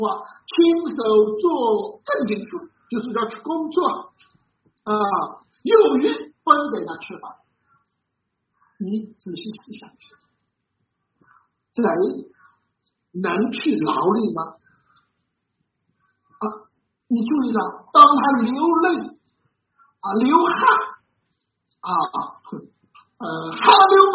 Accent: Shenjiamen, Zhejiang, China; 我记得我自己的老家啊，是在中山群岛的沈家门。啊，我从小差不多在这一带长大。

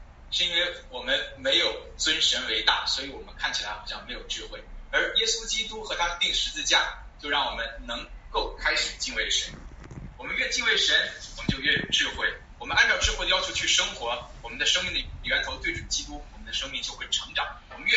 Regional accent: China; 我们中国人

